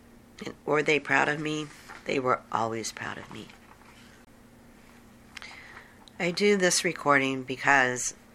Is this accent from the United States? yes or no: yes; Independence, Missouri, United States; I was born at St. Joseph Hospital in Kansas City, Missouri, on Prospect and Linwood. I grew up in Independence, just like Harry Truman